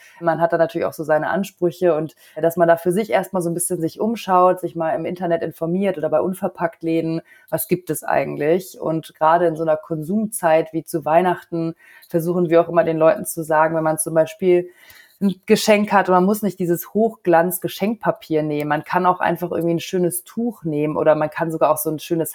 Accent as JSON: {"language": "German", "region": "Hamburg", "country": "Germany", "said": "für mich als Hamburgerin"}